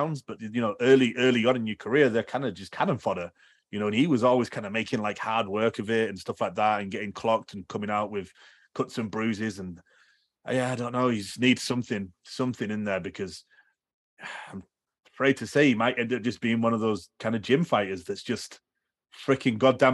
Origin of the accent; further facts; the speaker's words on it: North East England, United Kingdom; he's a Northeast fighter and I'm from the Northeast of England.